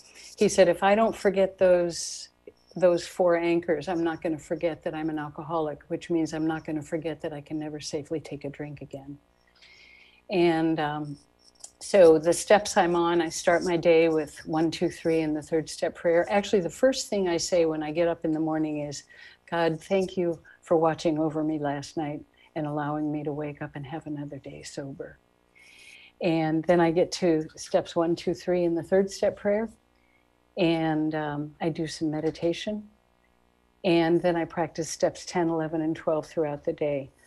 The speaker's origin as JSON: {"language": "English", "region": "Illinois", "country": "United States", "tie": "born or raised there", "also_born_or_lived": "New York", "said": "My story is that I was born in New York, but grew up in Illinois. And I grew up in a little town in downstate Illinois back in the 50s."}